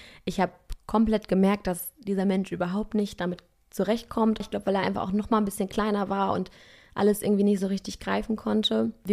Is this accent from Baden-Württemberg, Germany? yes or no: no; North Rhine-Westphalia, Germany; ich bin hier ganz in der Nähe von Münster aufgewachsen, auf dem Dorf.